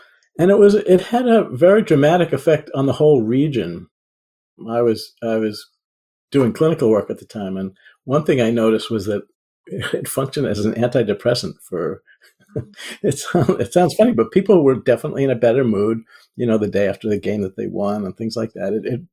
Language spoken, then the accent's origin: English; Boston, Massachusetts, United States; And I will confess to some of that growing up in Boston.